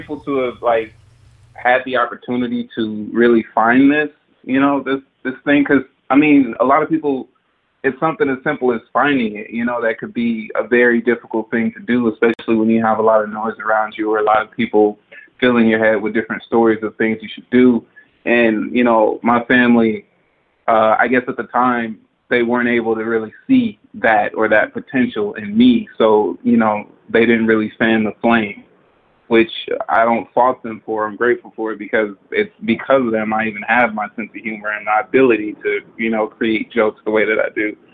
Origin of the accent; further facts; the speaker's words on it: Compton, California, United States; Well, I'm from Compton, California. I was born and raised in Compton.